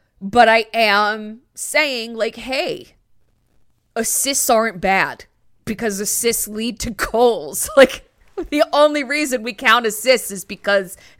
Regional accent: New Jersey, United States; And also, I'm from New Jersey.

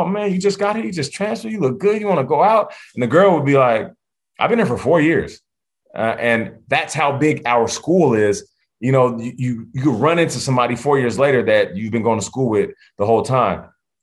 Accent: Seattle, Washington, United States; And literally, like a kid from some podunk country town, which I'm not. I'm from Seattle.

